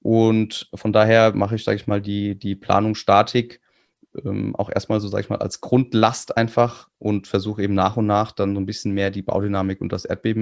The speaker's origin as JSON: {"language": "German", "town": "Kaiserslautern", "region": "Rhineland-Palatinate", "country": "Germany", "said": "Also ich komme aus Kaiserslautern."}